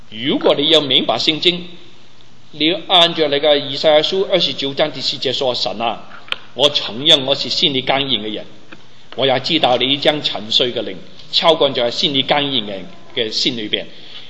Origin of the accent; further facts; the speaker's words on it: China; 我是中国人，我父母那时还没信主，我信了主三个星期，我就带他信主。我家庭是拜偶像的家庭